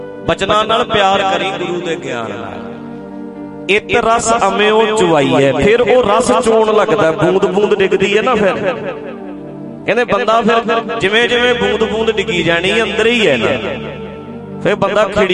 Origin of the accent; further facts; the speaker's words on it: Dhadrian, Punjab, India; ਮੈਂ ਢੱਡਰੀਆਂ, ਮੇਰਾ ਪਿੰਡ ਨੇੜੇ ਹੀ ਹੈ ਤੁਹਾਡੇ, ਬਾਹਲਾ ਦੂਰ ਤੇ ਹੈ, ਨਿੱਕੇ ਹੁੰਦਿਆਂ ਵੇਖਿਆ ਹੀ ਹੈ